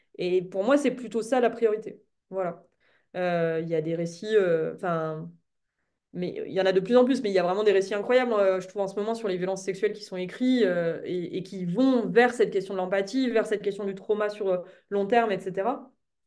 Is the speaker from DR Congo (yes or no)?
no; Auvergne-Rhône-Alpes, France; Moi, j'ai grandi en Haute-Savoie